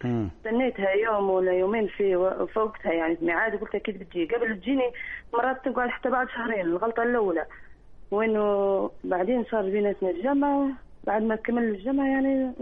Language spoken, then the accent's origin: Arabic; Libya; يقولوا السبت هذا عطلة عندنا في ليبيا